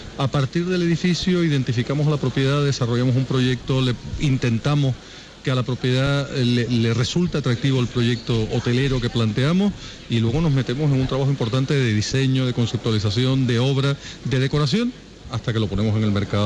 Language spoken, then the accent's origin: Spanish; Las Palmas, Canary Islands, Spain; evidentemente soy de Las Palmas